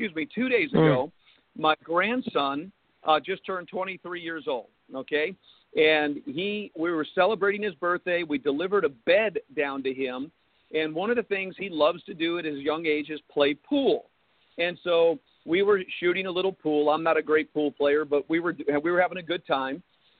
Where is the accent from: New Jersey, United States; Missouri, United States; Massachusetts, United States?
New Jersey, United States; And because I'm from New Jersey, I flew out of Newark.